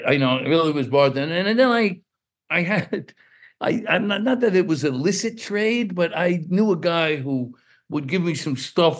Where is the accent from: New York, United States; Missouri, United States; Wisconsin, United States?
New York, United States; New York City; I grew up in East New York and Brooklyn, where we fought every day.